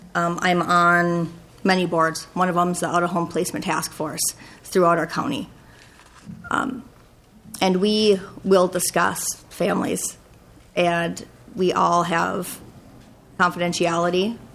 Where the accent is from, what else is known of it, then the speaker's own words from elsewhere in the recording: Park Rapids, Minnesota, United States; now in Montevideo, United States; I've lived in Montevideo for 4 years. There are, actually, I grew up in Park Rapids, Minnesota.